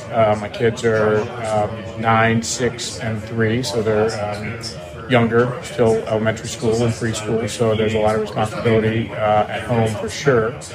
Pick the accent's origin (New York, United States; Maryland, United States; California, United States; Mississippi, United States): Maryland, United States; So I'm the oldest of four boys. I grew up in Western Maryland.